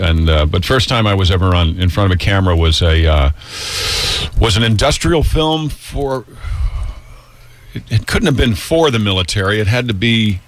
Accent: New York, United States; And I was not from a farm in Georgia. I'm actually from Westchester County, New York.

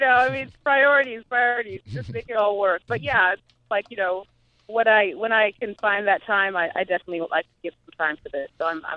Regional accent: Zimbabwe; I grew up in Zimbabwe, but he was very, very well known there.

